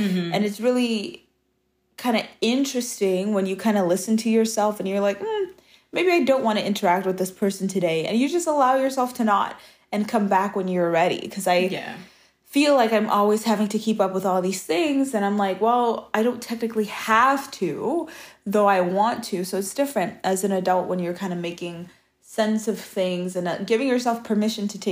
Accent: Brooklyn, New York, United States; especially growing up in Brooklyn, that was the context.

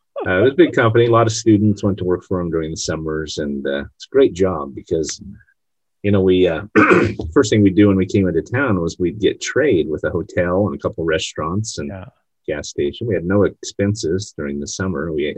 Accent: New Zealand; also born or lived in Utah; now in San Diego, United States; You know, I grew up in New Zealand as a kid and then lived in Utah for many years

